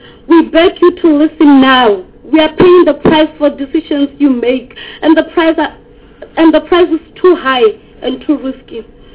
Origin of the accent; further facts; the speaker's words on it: Lephalale, Limpopo, South Africa; I'm from Limpopo in Lephalale.